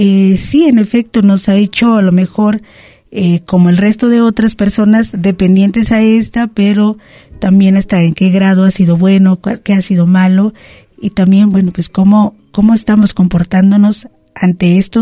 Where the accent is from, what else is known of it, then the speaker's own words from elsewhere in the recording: Mexico; quienes somos mexicanos y, por supuesto, habitamos esta nación.